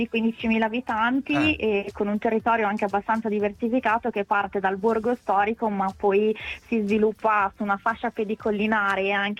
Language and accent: Italian; Castellarano, Emilia-Romagna, Italy; born there; Allora, io sono nata a Castellarano, in particolare in una frazione del nostro territorio che si chiama Roteglia.